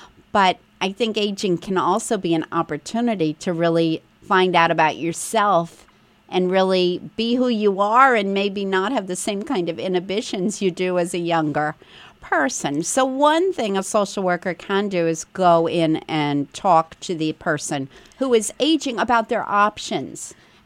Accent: New York, United States; also born or lived in Southern United States; but I am a northerner. I was raised in New York, so you know, it's really coming back to my roots.

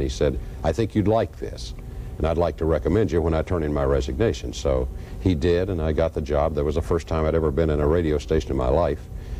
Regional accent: Kentucky, United States; I was teaching school in Harlan County, which is my hometown.

